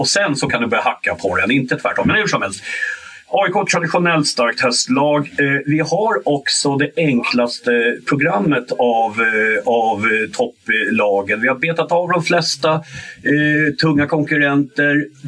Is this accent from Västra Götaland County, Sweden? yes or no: yes; Gothenburg, Västra Götaland County, Sweden; Jag är göteborgare, jag kommer från Göteborg.